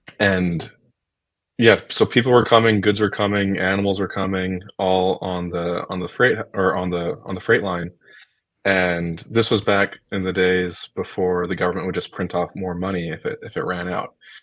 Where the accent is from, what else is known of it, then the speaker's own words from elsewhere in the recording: North Dakota, United States; I'm from North Dakota originally, so to me, anything under 4 hours is a pretty close drive.